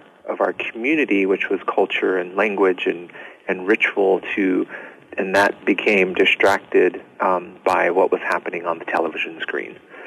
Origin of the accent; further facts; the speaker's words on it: Mescalero Apache Reservation, New Mexico, United States; I have some of my earliest memories of representation kind of stem from my childhood of growing up on the Mescalero Apache Reservation.